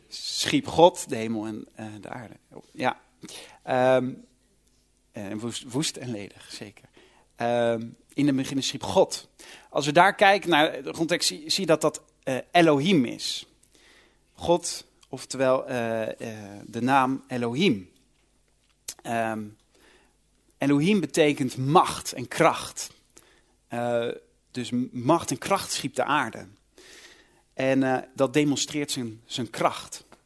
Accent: Netherlands; Als Nederlanders lezen niet zo vaak instructies natuurlijk.

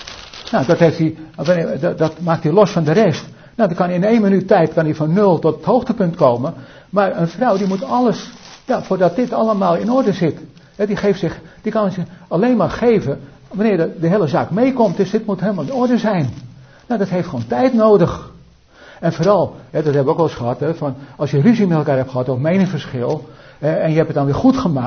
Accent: Belgium; Ik kom uit België

